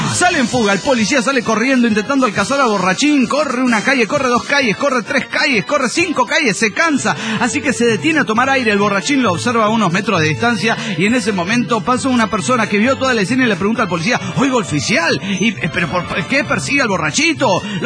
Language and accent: Spanish; Tuxtla Gutiérrez, Chiapas, Mexico; de Tulsa, Gutiérrez, Chiapas, México.